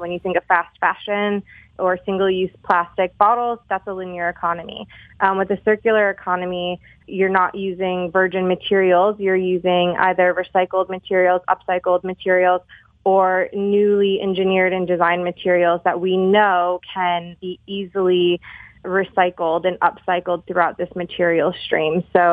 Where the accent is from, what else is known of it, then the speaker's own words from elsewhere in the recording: Detroit, Michigan, United States; I'm a Michigan native, and I was back in my hometown of Detroit in early 2016